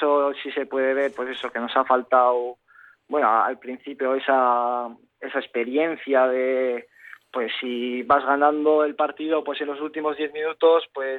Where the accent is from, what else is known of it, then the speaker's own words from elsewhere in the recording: Gordexola, Basque Country, Spain; yo soy de Gordesola